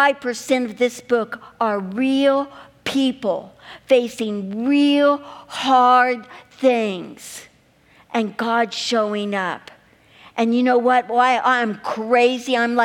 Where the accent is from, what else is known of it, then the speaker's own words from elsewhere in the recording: Missouri, United States; I am from Missouri